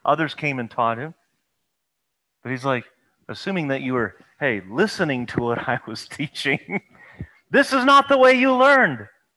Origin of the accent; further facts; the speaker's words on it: the South, United States; This is one I grew up hearing. He jumped on that like a hen on a June bug. I was raised in the South.